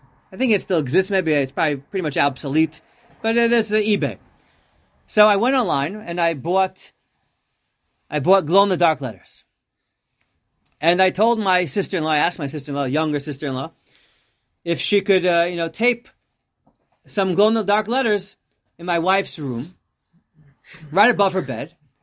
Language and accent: English; Teaneck, New Jersey, United States; Now, I grew up in Teaneck here.